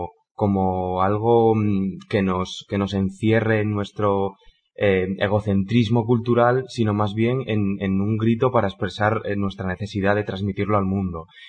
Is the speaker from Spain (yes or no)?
yes; Asturias, Spain; first language Asturian; Spanish is a second language; el asturiano es nuestra lengua materna, en realidad, y es con la que más cómodos nos sentimos